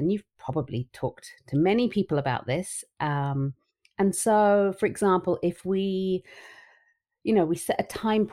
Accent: London, United Kingdom; also born or lived in Australia; now in Switzerland; I hail from London. I'm a proper Londoner to start with, but then I started my career as a midwife and lactation consultant in London and in England. And then I actually worked and lived in Australia for 10 years

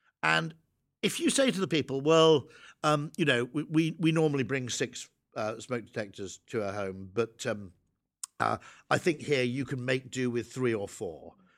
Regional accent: Llanbadoc, Wales, United Kingdom; born there; I was born in Llanbadoc, which is just outside Usk.

